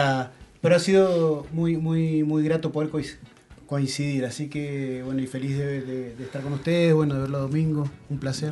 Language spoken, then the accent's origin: Spanish; San Martín, Mendoza, Argentina; Yo no soy oriundo de acá, soy de San Martín, de acá de Mendoza